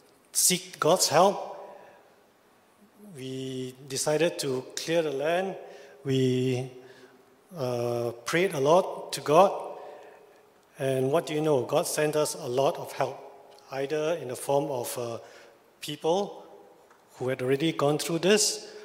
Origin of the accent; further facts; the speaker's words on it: Singapore; We are from Singapore. You know, Singapore, we want to move to somewhere, we just either talk to a HDB or talk to an estate agent.